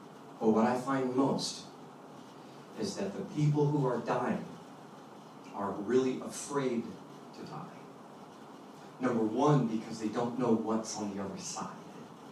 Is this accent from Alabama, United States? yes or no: no; Inglewood, California, United States; also born or lived in Goshen, Indiana; I came from Goshen, Indiana, and I went to Inglewood, California. I grew up in Inglewood when I moved here to California.